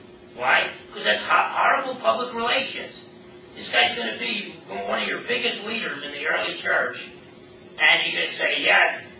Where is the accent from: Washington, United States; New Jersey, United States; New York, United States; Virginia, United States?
New Jersey, United States; I'm from New Jersey, so I couldn't turn it down. And I got to visit my relatives and all.